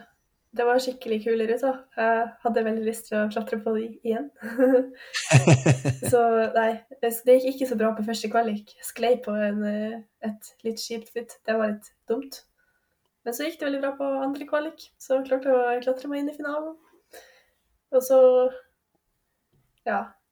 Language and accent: Norwegian; Bodø, Nordland, Norway; Jeg vokste opp i Bodø, og vi hadde ikke tauhall der før jeg var 17.